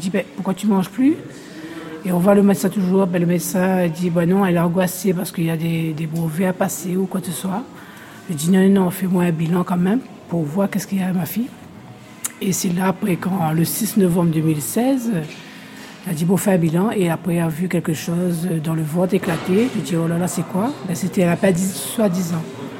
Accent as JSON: {"language": "French", "country": "Réunion", "said": "De La Réunion."}